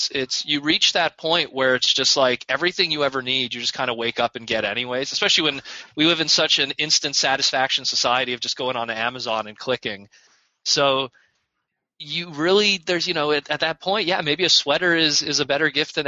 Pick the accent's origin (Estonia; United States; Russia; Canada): Canada; As a Canadian, that's a big deal